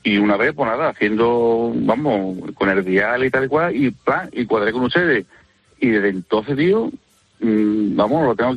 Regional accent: San Fernando, Andalusia, Spain; yo salí de Cádiz, yo soy de Cádiz. Yo soy de San Fernando y mi empresa está en Cádiz.

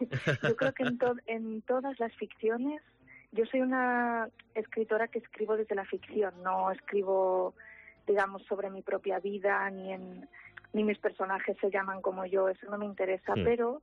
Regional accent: Santiago de Compostela, Galicia, Spain; de Foz son mis abuelos y yo crecí en Santiago, digamos, pero yendo siempre mucho a Foz.

